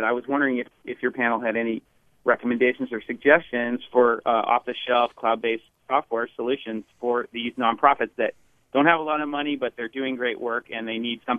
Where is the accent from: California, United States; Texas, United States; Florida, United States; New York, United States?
California, United States; now in Los Angeles, United States; I'm from Silicon Valley, but I'm in Los Angeles now.